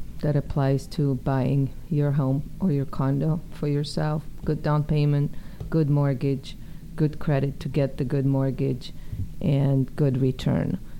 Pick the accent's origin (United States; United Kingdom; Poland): Poland; because I'm from Poland and we had to do things outside of the box. So it's my second nature.